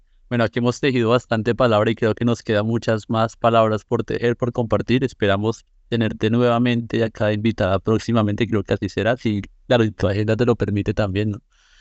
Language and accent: Spanish; Colombia; nos podemos precisamente pensar como colombianos